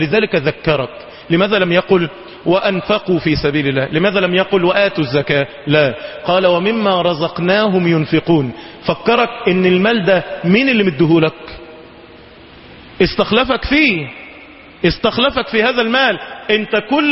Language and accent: Arabic; Egypt; اللهم أمننا في بلدنا مصر